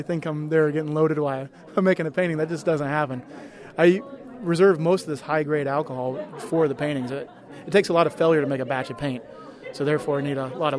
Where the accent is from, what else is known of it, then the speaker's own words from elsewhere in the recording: Alaska, United States; far further away from home than my home state of Alaska.